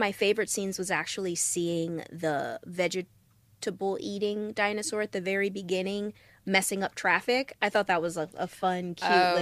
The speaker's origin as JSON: {"language": "English", "town": "Atlanta", "region": "Georgia", "country": "United States", "said": "I'm from Atlanta."}